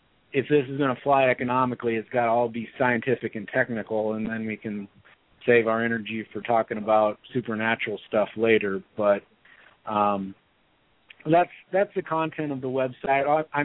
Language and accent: English; Macomb, Illinois, United States; I grew up in West Central Illinois there with Macomb.